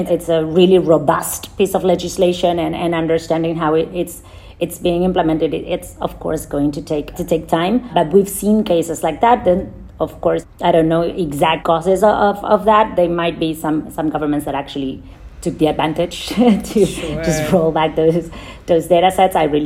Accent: Argentina; And for example, I come from Argentina.

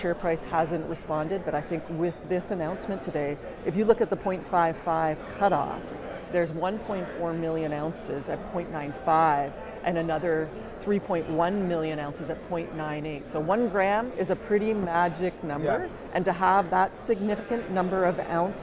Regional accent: Yukon, Canada; and I grew up in the Yukon.

